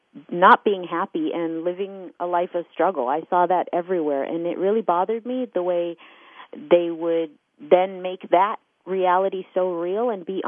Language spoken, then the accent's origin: English; Phoenix, Arizona, United States; my parents were in India and I was raised in Phoenix, Arizona.